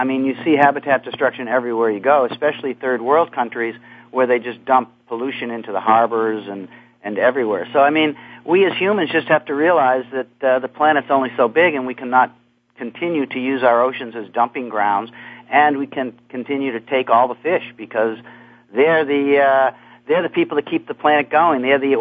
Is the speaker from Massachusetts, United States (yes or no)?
yes; Massachusetts, United States; Well, I was growing up on Cape Cod, so we had water all around us.